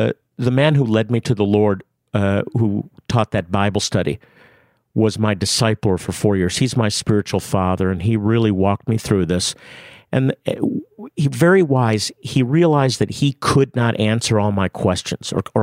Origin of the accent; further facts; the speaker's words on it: Rochester, New York, United States; My mother actually said, go anywhere but here, because she lived in Rochester, New York still. But I went back to Rochester, and I started a Messianic Jewish congregation.